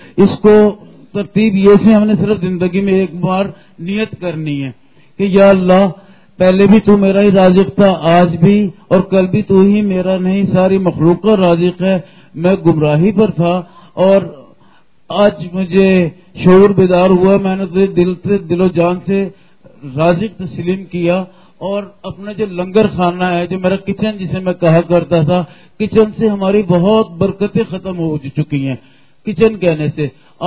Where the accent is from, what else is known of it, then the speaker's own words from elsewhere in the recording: Lahore, Punjab, Pakistan; جی السلام علیکم, میرا تعلق لاہور سے